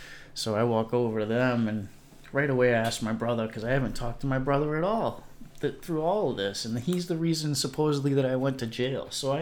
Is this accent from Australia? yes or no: no; United States; I look like a white boy. I'm American Indian, and I get in with the white gangs